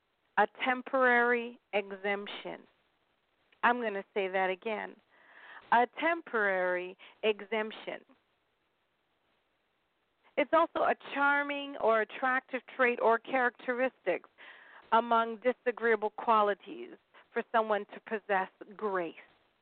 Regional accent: United Kingdom; Of course, Oxford is my first choice being British.

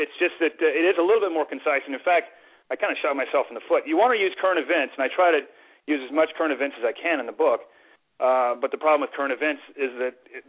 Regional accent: Charleston, United States; It starts out in Charleston, my hometown.

